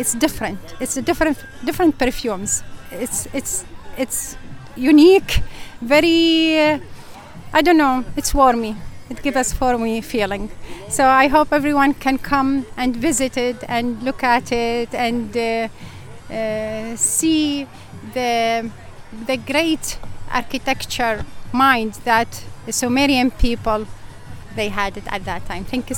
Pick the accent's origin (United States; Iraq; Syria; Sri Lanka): Iraq; Plus, I'm Iraqi, so I'm from Iraq.